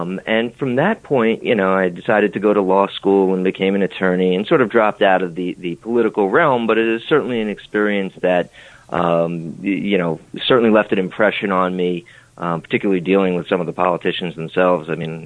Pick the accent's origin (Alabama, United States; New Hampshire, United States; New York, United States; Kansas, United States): New York, United States; I grew up originally on Long Island in New York, attended the university at Albany and graduated there in 1999.